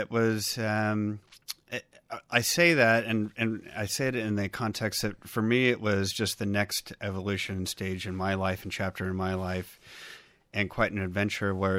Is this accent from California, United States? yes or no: yes; California, United States; I grew up in Northern California, in wine country north of Napa, and then central Northern California as well.